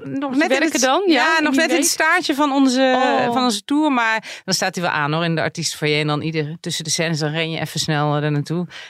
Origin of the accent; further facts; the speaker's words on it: North Brabant, Netherlands; ik kom uit Brabant, gewoon heel erg los in de kroeg.